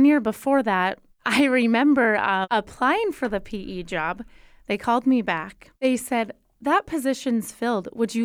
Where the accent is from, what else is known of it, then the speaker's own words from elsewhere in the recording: North Dakota, United States; I taught in a really small school in North Dakota. I taught in my hometown.